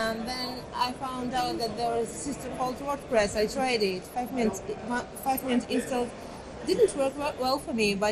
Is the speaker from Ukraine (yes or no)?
yes; Ukraine; I'm from Ukraine. Sometimes I code.